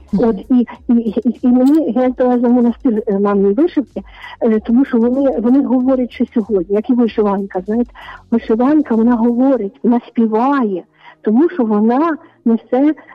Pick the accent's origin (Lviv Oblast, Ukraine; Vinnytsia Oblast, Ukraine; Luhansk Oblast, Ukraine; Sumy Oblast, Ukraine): Lviv Oblast, Ukraine; Lviv; Моя мама родом з Чернігівської області. Я села тут же у Львові наш монастир, я львів'янка, і мама потім приїхала сюди, але родом з Чернігівщини.